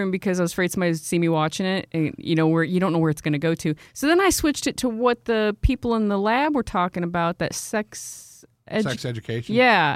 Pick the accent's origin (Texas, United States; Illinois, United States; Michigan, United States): Michigan, United States; Southfield; he's from my hometown. He's from Southfield, Michigan.